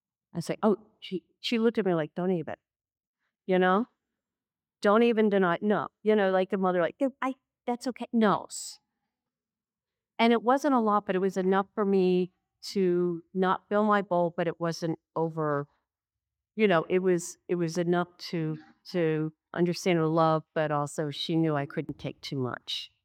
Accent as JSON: {"language": "English", "region": "Connecticut", "country": "United States", "tie": "born or raised there", "said": "I grew up in Connecticut on Long Island Sound, and there was beach."}